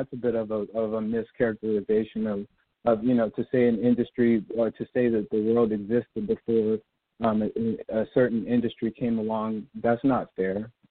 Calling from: Atlanta, Georgia, United States; I'm calling from Atlanta.

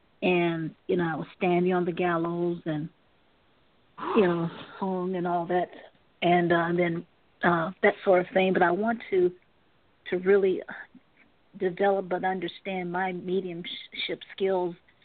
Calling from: Cleveland, Ohio, United States; I'm calling from Cleveland, Ohio.

